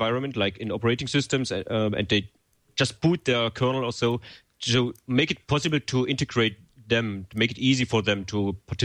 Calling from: Dresden, Saxony, Germany; English is a second language; Yeah, I'm speaking from Dresden, from my home currently. Dresden is the East Germany, near, yeah, in the east, southeast.

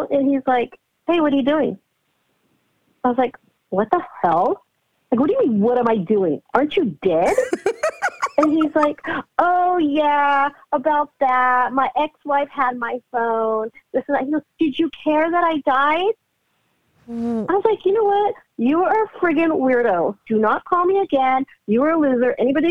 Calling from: California, United States; I'm calling from California.

